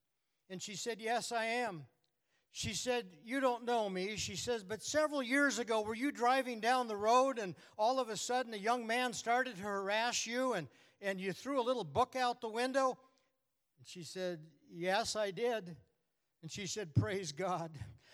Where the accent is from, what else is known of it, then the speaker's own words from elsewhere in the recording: North Dakota, United States; Now, I'm from North Dakota, so I know how mad a wet hen gets.